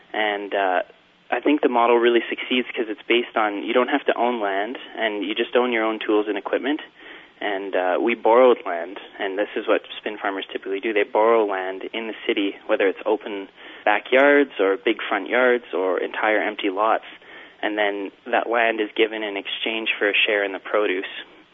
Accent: Calgary, Alberta, Canada; We're all born and raised in Calgary, and we're really passionate about giving back to the city through being involved in the local food movement.

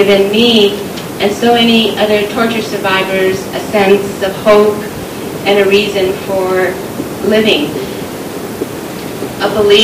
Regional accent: United States; And foolishly, I believed that being an American and a Catholic nun, I would be safe.

